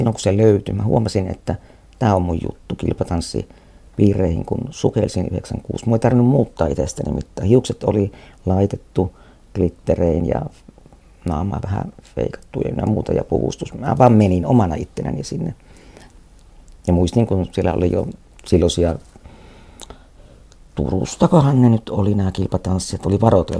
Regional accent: Kiuruvesi, North Savo, Finland; now in Joensuu, Finland; 20 vuotta sitten muutin Ylä-Savosta Kiuruvieltä Joensuuhun vappuna.

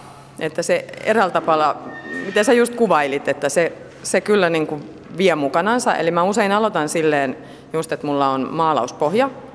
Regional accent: Helsinki, Uusimaa, Finland; also born or lived in Espoo; mä oon helsinkiläinen taiteilija, vaikkakin mä oon syntynyt Espoossa, mutta että kyllä mä koen, että mä oon ihan täysiä helsinkiläinen.

